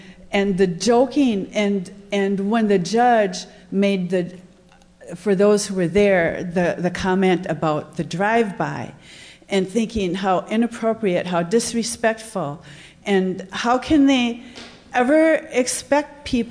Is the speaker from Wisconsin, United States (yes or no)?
yes; Green Bay, Wisconsin, United States; now in Oakland, United States; I'm from Green Bay, Wisconsin, and moved here in January. I live in downtown Oakland now.